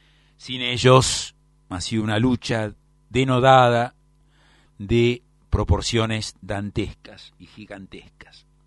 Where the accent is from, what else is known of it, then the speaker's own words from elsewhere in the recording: Buenos Aires, Argentina; yo soy tan argentino como el dulce de leche, y soy tan porteño como el tango, y pertenezco a esta tierra porque mi bisabuelo, que vivió 107 años, y que fue militar, vivió en esta tierra